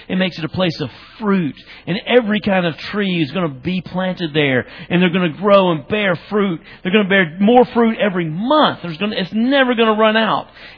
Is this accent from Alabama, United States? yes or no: no; Tennessee, United States; I grew up in West Tennessee, and we had swamps there. Out in the country, there's not a single, just to tell you the kind of place I lived, there's not a single city you've heard of that's close.